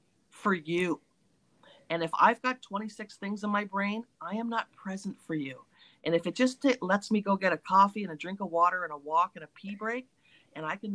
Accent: Canada; And I love being Canadian. I will always be Canadian. I'm very proud of it.

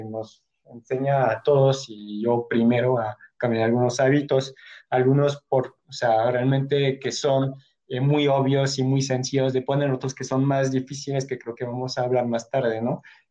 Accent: France; Spanish is a second language; yo soy francesa, empezó en Francia. La primera razón fue por cuestiones económicas, ¿no? Vengo de familias humildes

